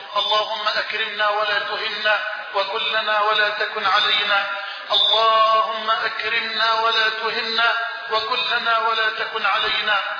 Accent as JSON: {"language": "Arabic", "country": "Egypt", "said": "بلدنا مصر"}